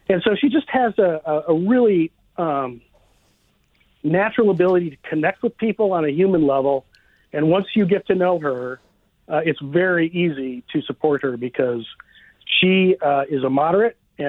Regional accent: Rochester, Minnesota, United States; So I grew up in Rochester, Minnesota, and I met Amy when I was a teenager

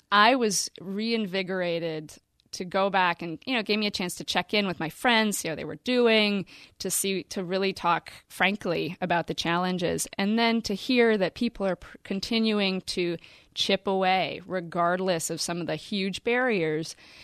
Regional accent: Flint, Michigan, United States; born there; and I was born in Flint, and so I have family still downtown

